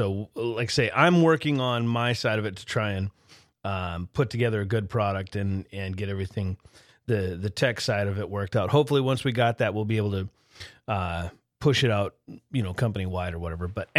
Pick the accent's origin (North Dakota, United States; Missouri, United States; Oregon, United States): North Dakota, United States; Grand Forks; here in my hometown of Grand Forks, North Dakota.